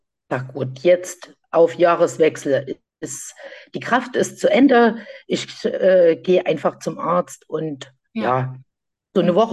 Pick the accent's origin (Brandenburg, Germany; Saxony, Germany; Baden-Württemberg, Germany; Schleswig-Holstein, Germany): Saxony, Germany; Ich komme aus dem wunderschönen Sachsen, das man natürlich auch hört am Dialekt.